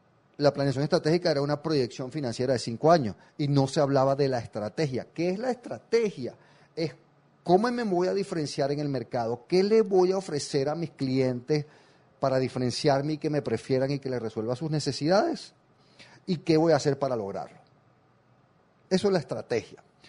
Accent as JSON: {"language": "Spanish", "country": "Venezuela", "said": "Yo que soy de Venezuela, ahí sí lo vivimos fuertemente"}